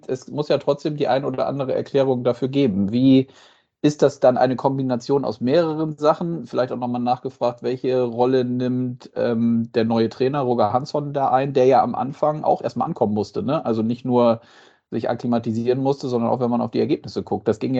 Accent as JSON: {"language": "German", "region": "Northern Germany", "country": "Germany", "tie": "born there", "said": "als gebürtiges Nordlicht, ich bin ja nicht so, Karneval kenne ich nicht so"}